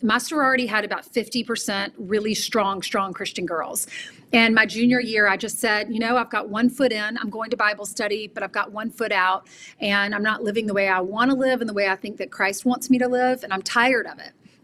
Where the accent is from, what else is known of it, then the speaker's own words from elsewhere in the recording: the South, United States; We were always at church every Sunday. And growing up in the South, that was the rule.